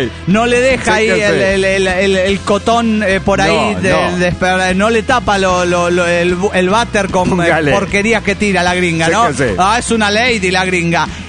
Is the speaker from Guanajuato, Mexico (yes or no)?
yes; Guanajuato, Mexico; Yo soy de Guanajuato